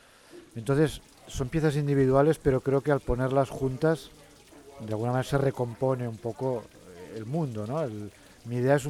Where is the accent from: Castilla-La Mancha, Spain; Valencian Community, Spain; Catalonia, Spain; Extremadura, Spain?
Catalonia, Spain; Barcelona; soy de Barcelona, en España.